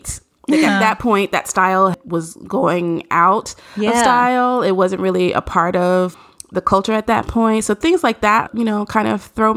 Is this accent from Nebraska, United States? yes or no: no; Nashville, Tennessee, United States; You know, I'm from Nashville, so we didn't get those things, like those trendy things, right on time either.